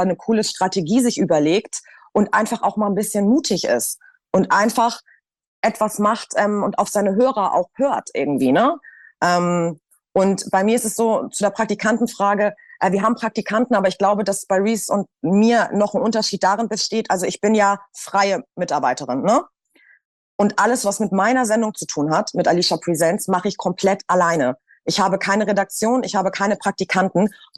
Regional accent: Hamburg, Germany; now in Berlin, Germany; ich bin ja aus Hamburg und bin dann 2018, glaube ich, nach Berlin

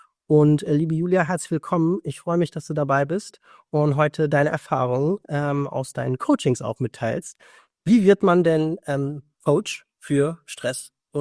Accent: Hofheim, Hesse, Germany; Ich komme ja hier aus Hofheim bzw. Frankfurt, du in Wiesbaden.

